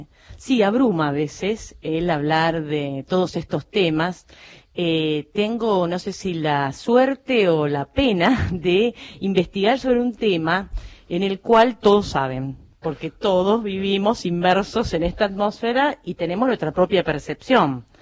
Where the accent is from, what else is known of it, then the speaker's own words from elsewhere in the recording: San Nicolás, Buenos Aires Province, Argentina; born there; yo nací en San Nicolás, acá hace 200 kilómetros de acá